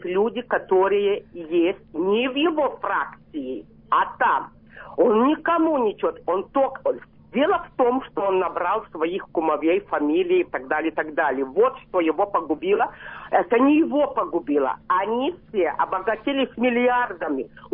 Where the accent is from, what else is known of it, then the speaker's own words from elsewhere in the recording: Lviv, Lviv Oblast, Ukraine; я сама из Львова.